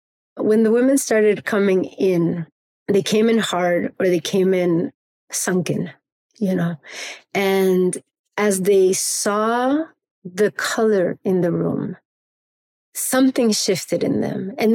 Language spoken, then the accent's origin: English; Medellin, Antioquia, Colombia; English is a second language; I grew up in Medellin in Colombia in the 80s